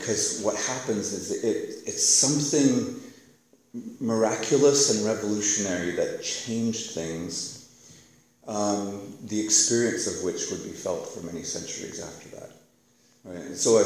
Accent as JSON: {"language": "English", "country": "India", "tie": "born or raised there", "said": "because I grew up in India, I didn't have Marvel comic books or DC comic books"}